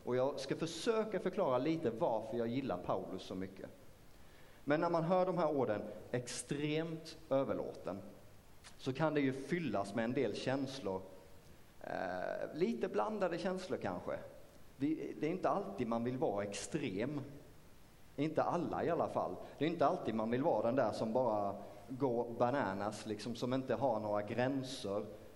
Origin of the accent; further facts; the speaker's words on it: Osby, Skåne, Sweden; Jag är från Osby. Så det är inte allt för långt härifrån. Jag är född och uppvuxen där, växte upp i en kristen familj, var med i Pingstkyrkan i Osby.